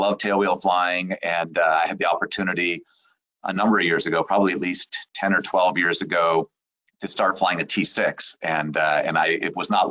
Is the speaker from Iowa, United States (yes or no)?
no; California, United States; moved away as an adult; now in Bend, United States; So even though I grew up in the Bay Area and worked in the Bay Area and went to school in Southern California, in about 2004 or so, we moved up to Bend, Oregon